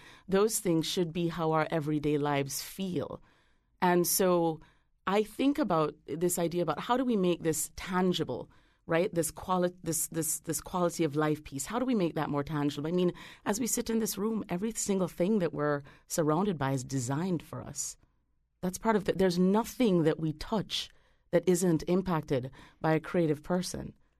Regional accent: Jamaica; growing up in Jamaica, like growing up in many places, I grew up as a middle-class Jamaican young lady.

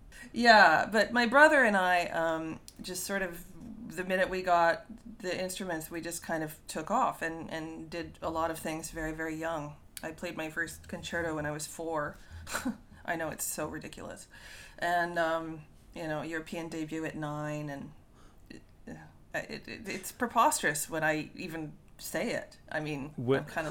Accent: Canada; I'm Canadian, so we had the CBC.

